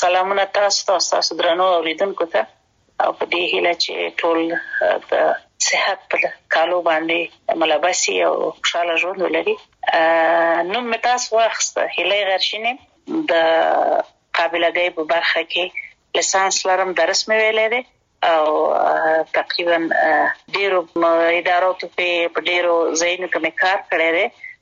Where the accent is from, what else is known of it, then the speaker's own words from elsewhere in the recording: Kabul, Afghanistan; also born or lived in Kunar; زه اصلا د کونړ ولایت یم او پیدایښت هم په خپل مملکت کې دی. لومړنۍ زده کړې مې یعنی اول او دویم صنف مې د کونړ په ولایت کې لوستې دي، دریم صنف نه بیا کابل ته راغلي، درسونه مې په کابل کې ویلي دي،